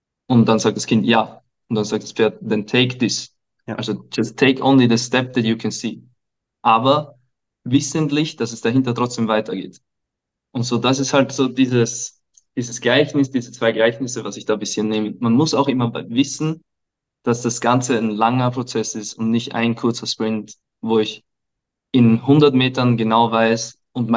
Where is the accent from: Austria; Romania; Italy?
Austria; accent: Austrian; Und ich bin ursprünglich aus Österreich, habe also in Österreich angefangen, Basketball zu spielen. Ich glaube, man hört es ein bisschen. Also es ist nicht mein originaler österreichischer Akzent, aber das ist so das eingedeutschte Österreichisch